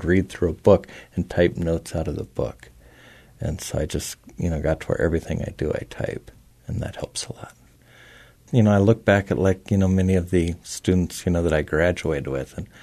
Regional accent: Pavilion, Wyoming, United States; I grew up in Pavilion, Wyoming, on a ranch. I went to a very small school.

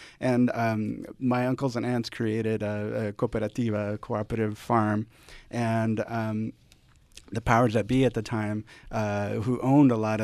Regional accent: El Salvador; from El Salvador. And I was born in a small village.

